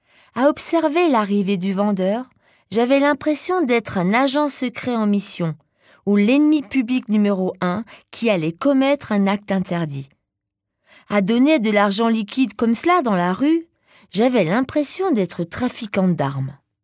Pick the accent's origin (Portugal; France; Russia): France; Chez nous en France, le plus célèbre, c'est le Bon Coin.